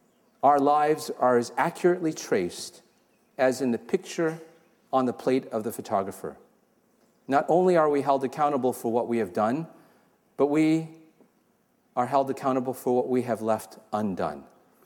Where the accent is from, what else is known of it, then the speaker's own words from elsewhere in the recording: Toronto, Ontario, Canada; I grew up in Toronto, Canada.